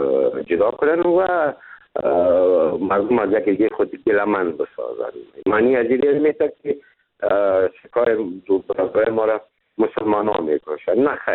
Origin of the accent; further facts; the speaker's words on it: Afghanistan; خود ما تمام افغان هستیم